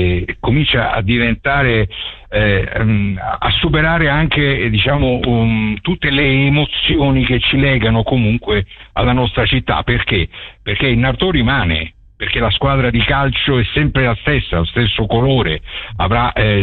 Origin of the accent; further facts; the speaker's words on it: Nardò, Apulia, Italy; ci lega alla nostra città tanto lontana, è una delle poche prerogative che noi neritini